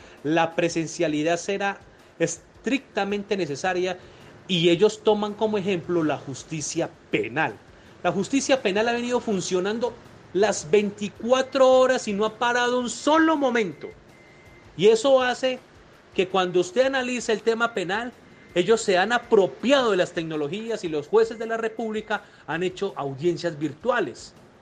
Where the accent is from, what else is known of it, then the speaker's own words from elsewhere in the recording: Colombia; Nosotros no tenemos el control como ciudadanos colombianos del Internet